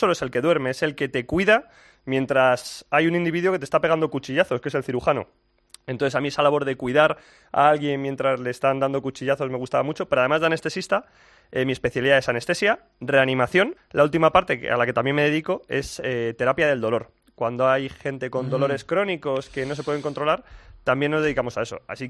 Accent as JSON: {"language": "Spanish", "town": "Madrid", "region": "Community of Madrid", "country": "Spain", "said": "Soy demasiado madrileño."}